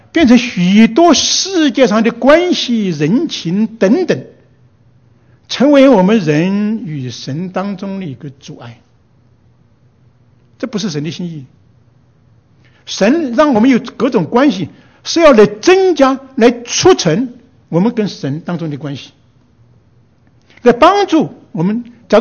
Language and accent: Chinese; China; 所以我想到这个合宜，就是我们中国人讲的止于至善